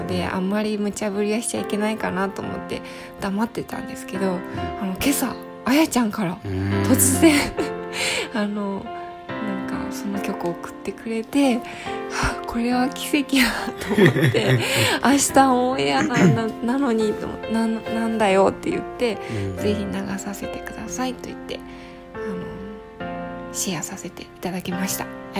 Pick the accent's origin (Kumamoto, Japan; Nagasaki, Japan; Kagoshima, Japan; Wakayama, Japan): Kumamoto, Japan; ちょうど私熊本出身なんですけども